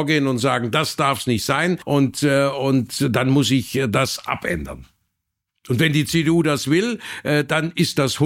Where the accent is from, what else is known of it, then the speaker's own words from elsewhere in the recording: Germany; Das, was für Deutschland, für mein Heimatland wichtig ist